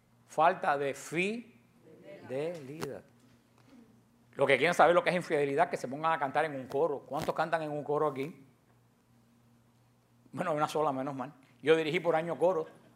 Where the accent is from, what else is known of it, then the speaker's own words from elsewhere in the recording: Barranquilla, Atlántico, Colombia; soy de Colombia, soy de Barranquilla